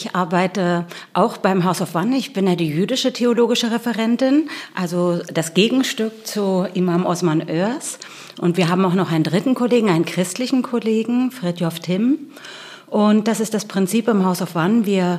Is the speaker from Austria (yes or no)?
no; Berlin, Germany; born there; ich bin in Berlin geboren